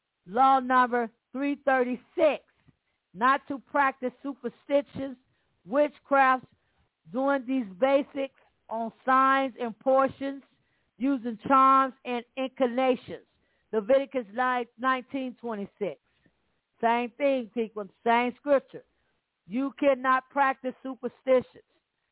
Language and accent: English; Alabama, United States; See, I'm from Alabama, down far. They taught you all kind of stuff down there.